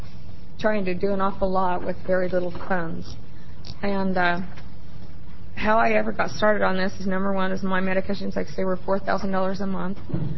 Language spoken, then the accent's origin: English; St. Helens, Oregon, United States; I am from St. Helens, Oregon